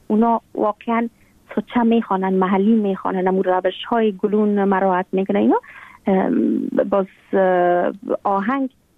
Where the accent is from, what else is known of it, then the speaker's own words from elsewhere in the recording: Afghanistan; ما خب شمالی هستیم.